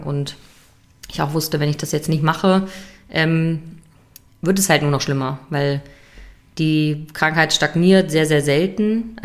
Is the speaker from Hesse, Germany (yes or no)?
yes; Hesse, Germany; Ja, aus Nordhessen.